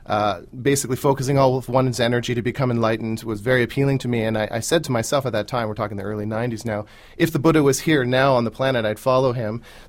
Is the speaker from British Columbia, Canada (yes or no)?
no; Toronto, Ontario, Canada; I grew up in Toronto.